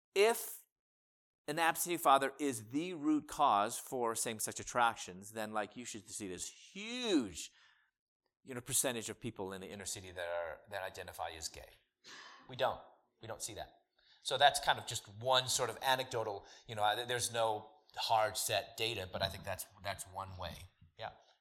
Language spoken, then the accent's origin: English; Chicago, Illinois, United States; you know I'm originally from Chicago.